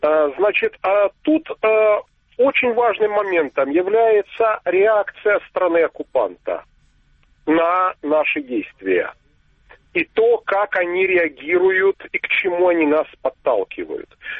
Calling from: Kharkiv, Kharkiv Oblast, Ukraine; город Харьков.

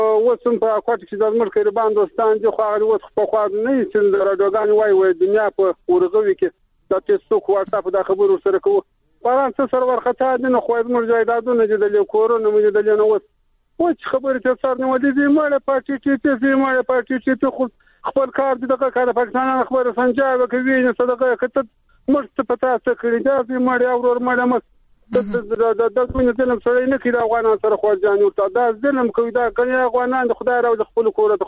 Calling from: Kandahar, Afghanistan; هم له کندهار ولایت

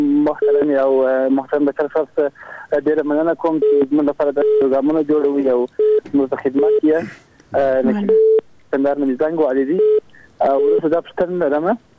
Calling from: Helmand, Afghanistan; زه د هلمند ولایت نه خبرې کوم.

